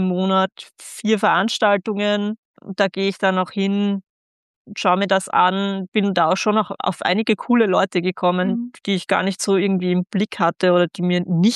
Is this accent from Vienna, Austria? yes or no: yes; Vienna, Austria; ich komme ja aus Wien, ich lebe ja in Wien, und in Wien haben wir einfach diese Tradition der Kaffeehauskultur.